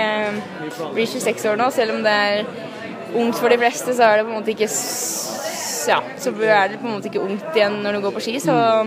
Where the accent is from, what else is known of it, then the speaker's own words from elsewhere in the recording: Ytre Enebakk, Akershus, Norway; jeg er en jente fra Ytre Enebakk som kanskje ikke akkurat er så stor